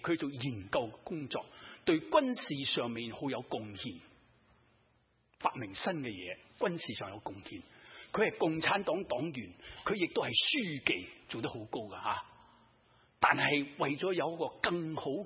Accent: Hong Kong; 不同好像我们香港人，香港人很懂得、出去大家吃饭

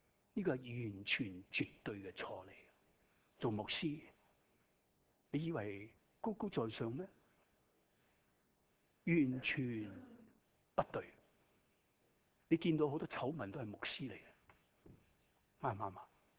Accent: China; 呢啲我哋中国人都好中意打谜噶，系咪啊？

